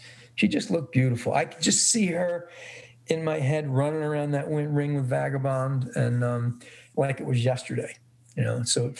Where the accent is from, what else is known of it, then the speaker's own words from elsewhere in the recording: East Coast, United States; But I do miss my friends that I grew up with on the East Coast.